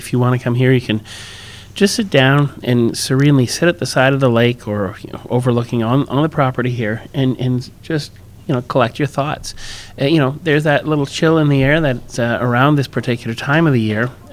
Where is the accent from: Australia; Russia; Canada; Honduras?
Canada; Montreal, Quebec; now in Washington, United States; I'm originally from Montreal. I flew up here from Washington, D.C., so it's a very accessible area.